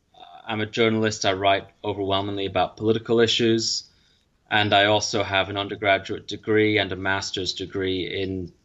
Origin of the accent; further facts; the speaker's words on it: Isle of Man; also born or lived in United States; I spent most of my childhood and adolescence in the Isle of Man. Neither of my parents are Manx. I was born in the United States in 1986.